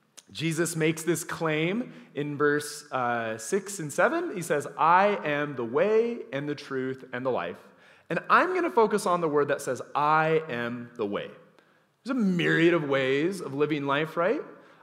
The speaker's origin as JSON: {"language": "English", "town": "Clinton", "region": "Utah", "country": "United States", "tie": "born or raised there", "said": "I was raised as nothing in Utah. I had no religious background. I was a confused 16, 17-year-old, and at 18, I became a Christian at my local church. I was raised in Clinton, Utah."}